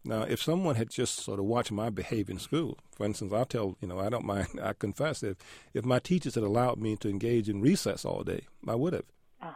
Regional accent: Alabama, United States; When I grew up in Alabama, I was not allowed in the library because I was black.

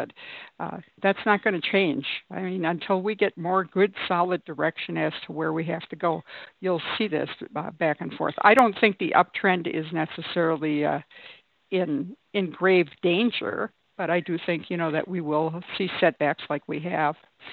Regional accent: Wisconsin, United States; I always follow Lake Michigan, okay, and see how much Lake Michigan freezes, because I was from Wisconsin, right?

